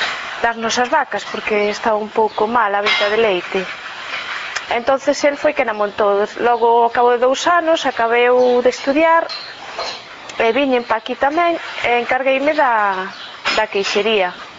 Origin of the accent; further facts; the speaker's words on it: Olveda, Galicia, Spain; son aquí de Olveda, no municipio de Antas de Ulla, na provincia de Lugo.